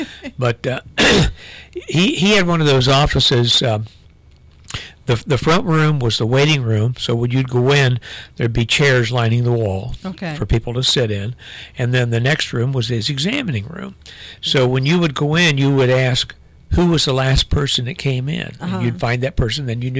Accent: Ohio, United States; I grew up in Scioto County in a small town, and my mother was actually the nurse for the only doctor we had in town.

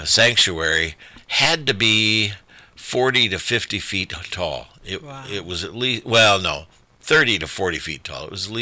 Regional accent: South Bend, Indiana, United States; Yeah, I loved growing up in South Bend. South Bend is a nice city. A lot of people didn't like South Bend because it was an industrial city.

